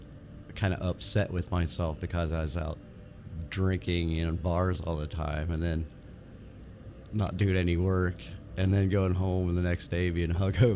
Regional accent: Marion, Ohio, United States; I'm from a little Rust Belt place called Marion, Ohio.

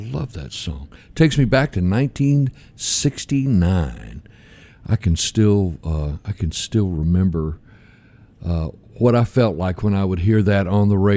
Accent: Mississippi, United States; I grew up down in the Delta

